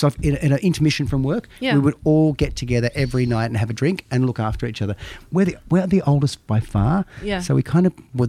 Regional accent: Sydney, New South Wales, Australia; now in Melbourne, Australia; and we're from Sydney. I'd like to take it back to Sydney, but maybe we just keep it here in Melbourne

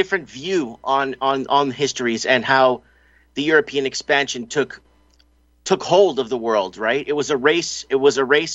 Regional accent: Azores, Portugal; Yes, I was. I'm from the Azores.

